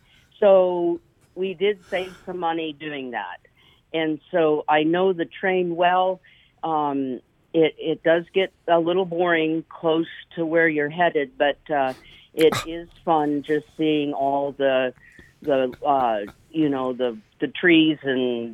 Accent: Palmer, Alaska, United States; I grew up in Palmer and drove to Wasilla to get on the train to go to college back in 71 and 72.

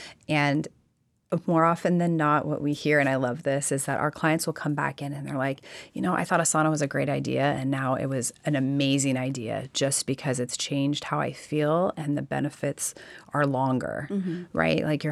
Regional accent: Alaska, United States; born or raised there

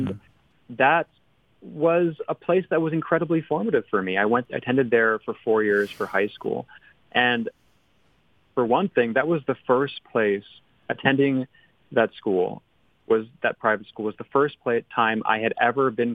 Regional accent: United States; which I am not black, I am straight, I'm cis, hetero, I am a Filipino-American man, but it doesn't matter, you get called everything. And when I told them, "Hey, I'm Filipino,"

